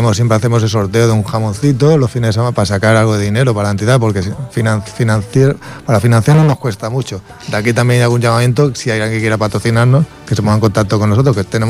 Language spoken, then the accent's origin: Spanish; Ripollet, Catalonia, Spain; born there; Ripollet es mi pueblo. Yo, cuando enseño mi DNI, pone que nací en Ripollet. Y creo que debo ser de los últimos que nací en este pueblo